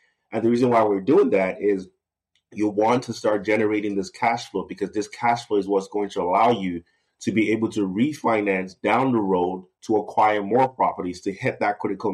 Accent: Canada; as a Canadian

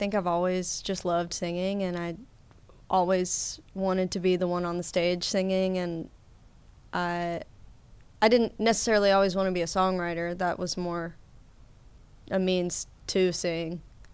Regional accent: Batesville, Mississippi, United States; also born or lived in Missouri; Yes, I was born in Missouri, raised in Batesville, went to school in Delta State, and have just kind of bopped around ever since then.

